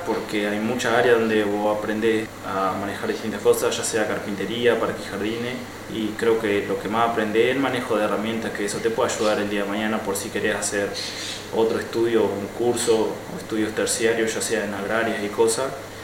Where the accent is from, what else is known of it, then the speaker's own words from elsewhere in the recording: Baltasar Brum, Artigas, Uruguay; Baltasar Urún, cerca de Salto, más o menos. Un pueblito ahí de unos 3.000 habitantes.